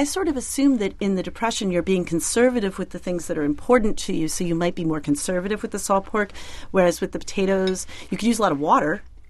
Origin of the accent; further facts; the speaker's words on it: Northeast, United States; Well, I'm from the Northeast, so honestly, I was raised on this.